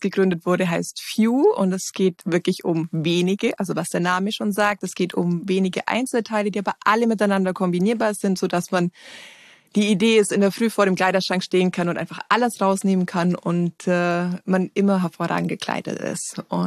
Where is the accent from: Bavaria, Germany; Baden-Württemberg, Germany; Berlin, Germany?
Bavaria, Germany; Ich lebe, wie gesagt, im Allgäu, bin wieder in meinen Heimatort zurückgezogen, nachdem ich viele Jahre weg war. Und ja, ich bin kurz vor Corona wieder nach Hause gekommen